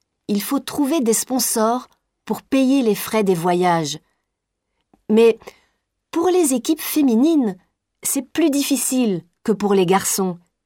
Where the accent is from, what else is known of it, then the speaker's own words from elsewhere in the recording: Brussels, Belgium; now in Paris, France; J'ai 17 ans et je viens de Bruxelles, en Belgique. Je suis venue à Paris pour participer à la Coupe du Monde des jeux vidéo.